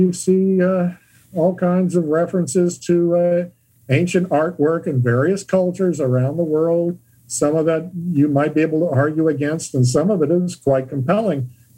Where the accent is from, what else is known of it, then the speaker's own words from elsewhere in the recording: Cape Girardeau, Missouri, United States; I'm from Cape Girardeau, Missouri, where we had a UFO crash in 1941, a little before my time.